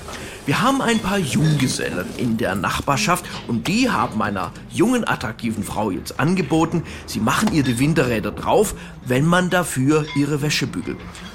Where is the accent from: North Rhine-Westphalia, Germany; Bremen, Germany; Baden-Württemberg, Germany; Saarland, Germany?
Baden-Württemberg, Germany; born there; ich bin gebürtiger Schwabe.